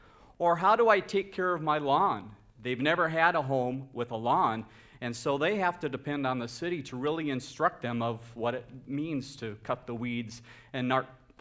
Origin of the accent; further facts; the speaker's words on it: Bloomington, Minnesota, United States; I grew up in Bloomington, so not too far from Brooklyn Park